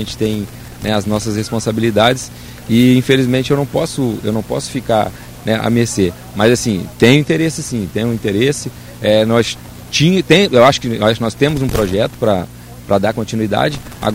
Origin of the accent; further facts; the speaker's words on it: Rio de Janeiro, Brazil; now in Rio Brilhante, Brazil; Eu sou do Rio, mas assim, se eu pudesse, eu ficava, mas vamos ver, né?